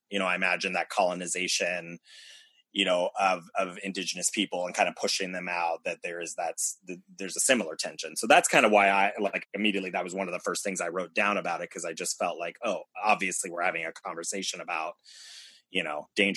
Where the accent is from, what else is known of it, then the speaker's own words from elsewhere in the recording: United States; obviously I grew up in America, I'm well aware of our history for the most part